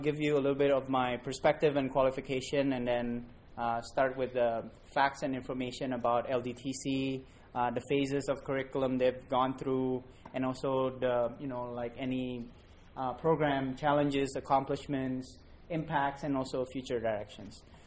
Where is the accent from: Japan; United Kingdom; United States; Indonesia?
Indonesia; Jakarta; moved away as an adult; I'm actually originally from Jakarta, Indonesia. I'm of Chinese descent